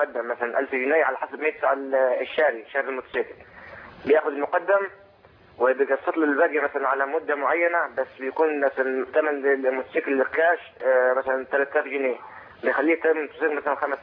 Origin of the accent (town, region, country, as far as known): Upper Egypt, Egypt